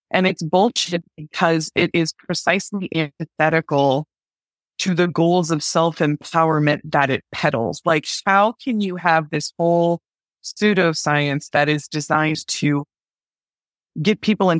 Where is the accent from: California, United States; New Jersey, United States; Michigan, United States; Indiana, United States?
California, United States; I grew up in Northern California near a lot of the 1960s kind of hippie movement witchcraft started.